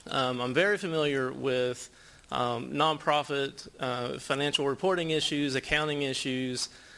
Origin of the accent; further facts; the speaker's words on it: Flatwoods, Kentucky, United States; I'm from Flatwoods, Kentucky.